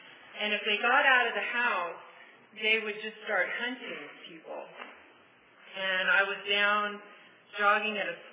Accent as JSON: {"language": "English", "region": "California", "country": "United States", "tie": "born or raised there", "said": "I grew up right outside San Francisco."}